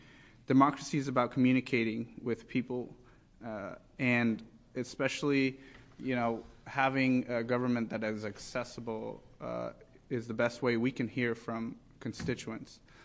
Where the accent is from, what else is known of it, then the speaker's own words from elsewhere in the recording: Portland, Oregon, United States; Growing up in East Portland in a diverse a neighborhood, a district that has a David Douglas School District, which has 140 different languages.